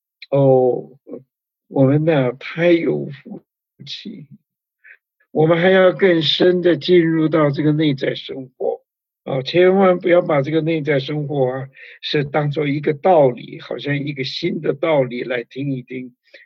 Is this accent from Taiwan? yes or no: no; China; 特别我们中国人，啊，我们稍微念过一点，孔孟之道的，念过一点古书的